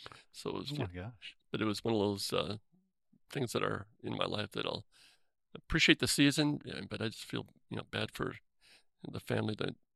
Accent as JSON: {"language": "English", "town": "Seattle", "region": "Washington", "country": "United States", "tie": "born or raised there", "said": "You know, I grew up in West Seattle, and I go to Vernonia."}